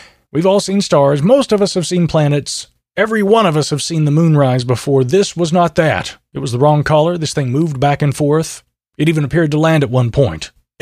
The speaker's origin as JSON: {"language": "English", "region": "Michigan", "country": "United States", "tie": "born or raised there", "said": "many of the latest reported sightings have been in my home state of Michigan."}